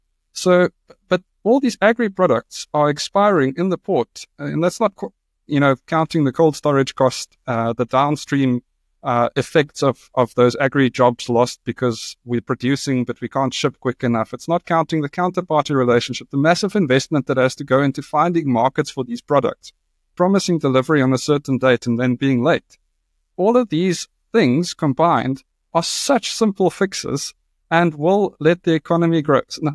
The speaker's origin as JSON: {"language": "English", "country": "South Africa", "said": "But it's also been my experience for 35 years as a South African"}